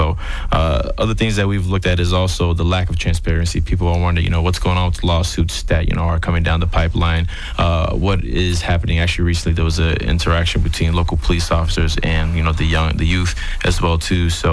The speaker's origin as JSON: {"language": "English", "country": "United States", "tie": "born there", "said": "but me being American born and knowing the culture here"}